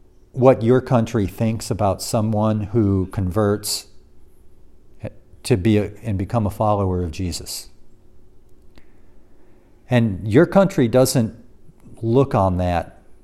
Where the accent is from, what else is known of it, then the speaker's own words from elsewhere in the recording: United States; I don't quite fit America, and I'm an American.